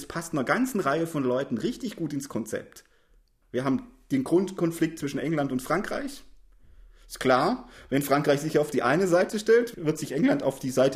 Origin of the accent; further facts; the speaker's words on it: Baden-Württemberg, Germany; So als Schwabe finde ich das natürlich ganz großartig